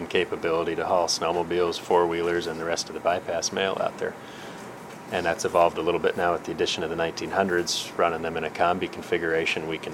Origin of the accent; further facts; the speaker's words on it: Nome, Alaska, United States; Yeah, I was born in Nome in 1978, and my brother was born in Nome in 1980.